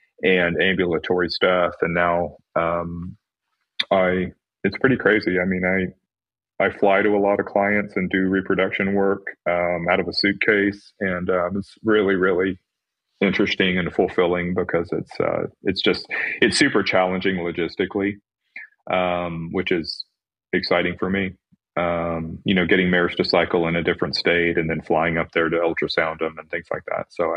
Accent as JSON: {"language": "English", "town": "San Antonio", "region": "Texas", "country": "United States", "said": "And then I'm from San Antonio, so I came back, and my dream was to do reproduction in San Antonio"}